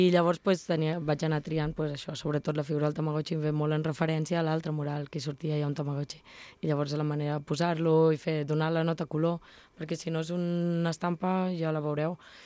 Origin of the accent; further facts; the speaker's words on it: Sant Pere, Catalonia, Spain; O sigui, mira, jo soc de Sant Pere i vaig per de Sant Pere